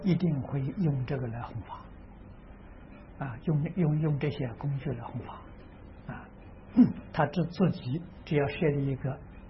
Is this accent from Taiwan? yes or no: no; China; 那我们中国人呢，这个院子不种花，我们都种菜，我们都种菜